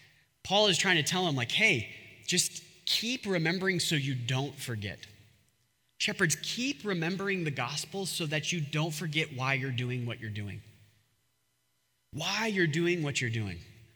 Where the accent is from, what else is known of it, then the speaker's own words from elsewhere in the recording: Bakersfield, California, United States; I grew up in California, hardworking town, Bakersfield.